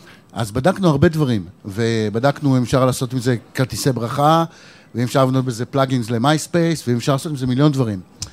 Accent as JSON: {"language": "Hebrew", "town": "Petah Tikva", "region": "Central District", "country": "Israel", "accent": "Petah Tikva", "said": "אני לא מנסה להדגים לכם את המבטא שלי מפתח תקווה."}